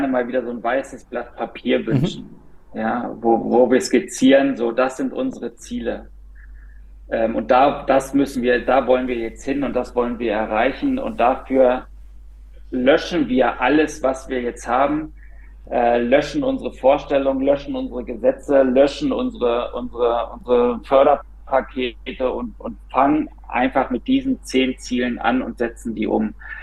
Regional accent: Berlin, Germany; als Berliner, als Deutscher, wie es möglich sein kann, mitten in einer Stadt in ein Hafenbecken zu springen

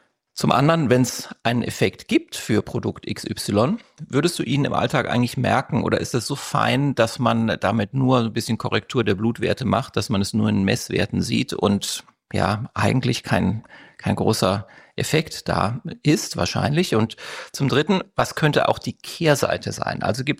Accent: Berlin, Germany; ich komme aus Berlin, habe hier eine Praxis für plastische und ästhetische Chirurgie

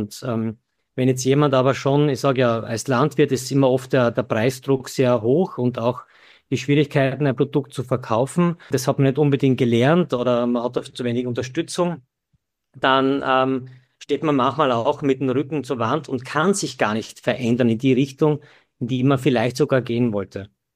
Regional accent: Graz, Styria, Austria; Wie gesagt, die Martina ist nach Graz gekommen, da war ja ich schon. Ich bin ja Grazer.

